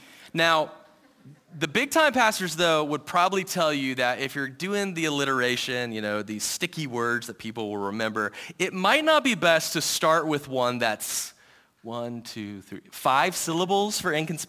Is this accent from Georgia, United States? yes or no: yes; Georgia, United States; So I'm going to use Georgia, my home state